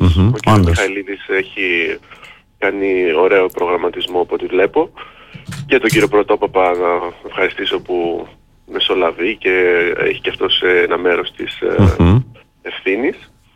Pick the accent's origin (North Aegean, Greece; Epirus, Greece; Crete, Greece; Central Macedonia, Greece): Epirus, Greece; Preveza; είμαι από την Πρέβεζα, δεν είμαι Αθηναίος, είμαι, οπότε και εγώ παιδί της επαρχίας κατά κάποιο τρόπο.